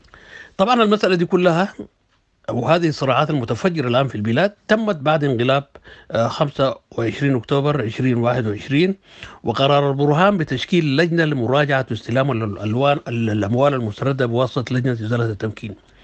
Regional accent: Sudan; في بلادنا السودان اللي هي أرض الصمت والدماء

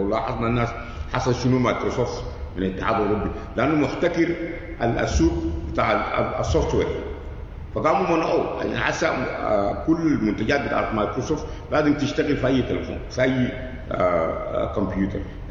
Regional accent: Sudan; يعني عندنا في السودان أسوأ قانون أراضي

